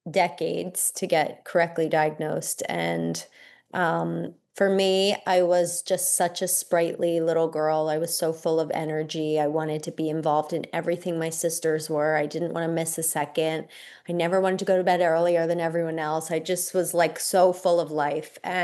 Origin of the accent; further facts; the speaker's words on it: Pennsylvania, United States; And I grew up in the Lyme Belt. I grew up in rural Pennsylvania, right outside of Philadelphia